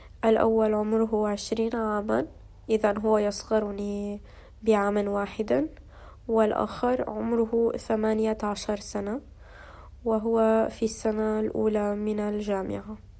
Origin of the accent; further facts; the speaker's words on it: Zouk Mikael, Mount Lebanon, Lebanon; born there; عمري 21 سنة، ولدت في لبنان في منطقة زوق ميكايل، وهي مدينة صغيرة أو متوسطة، لكن هي قريبة من البحر ومن المدن الكبيرة الأخرى، وهي منطقة هادئة جدا.